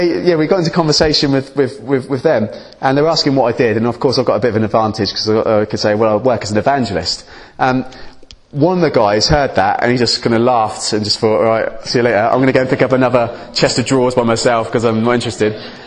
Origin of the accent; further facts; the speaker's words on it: United Kingdom; Ask people questions about their lives, and usually, because we're British, people, well, it's less so now, but they will ask you a question back